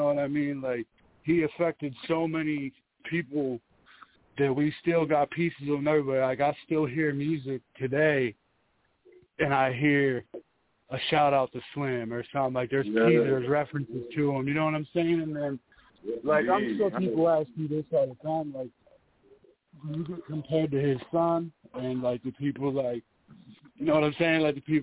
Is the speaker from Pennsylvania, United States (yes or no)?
yes; Pittsburgh, Pennsylvania, United States; Like, I'm from Pittsburgh, and if you closed your eyes and listened to how people talk, you would think you were in New Orleans.